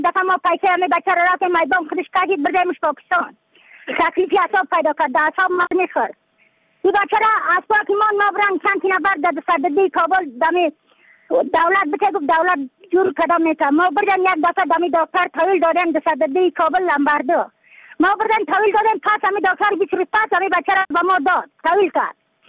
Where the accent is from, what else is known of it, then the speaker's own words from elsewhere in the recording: Badakhshan, Afghanistan; از بدخشان هستم، مرکز بدخشان، ولسوالی اصلی پایان، قیره وینگ